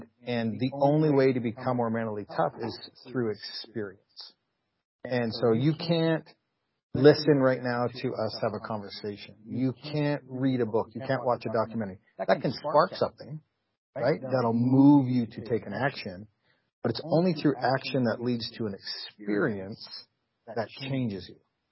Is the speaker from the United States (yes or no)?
no; Canada; So I grew up in Canada, loved sports, don't have any brothers